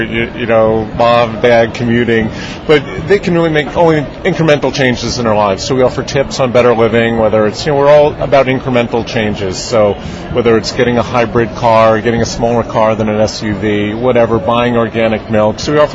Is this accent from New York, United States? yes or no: yes; New York, United States; I'm from New York.